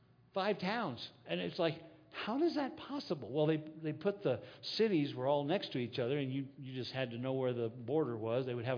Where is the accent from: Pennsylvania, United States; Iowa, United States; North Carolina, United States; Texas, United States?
Texas, United States; now in New Mexico, United States; I don't know about you guys, but I grew up in Texas and then New Mexico.